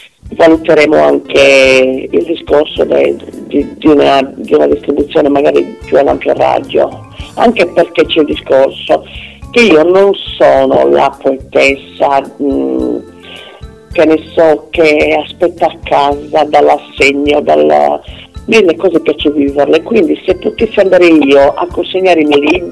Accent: Sardinia, Italy; la Sardegna, non perché sia la mia terra

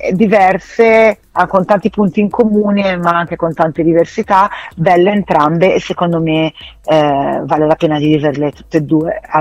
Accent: Tuscany, Italy; Non so se si sente che io sono toscana.

